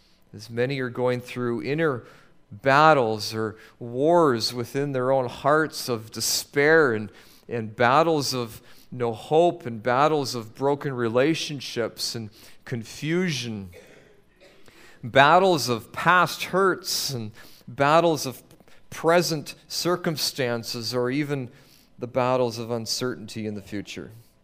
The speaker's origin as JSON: {"language": "English", "country": "Canada", "said": "knowing that I'm from Canada"}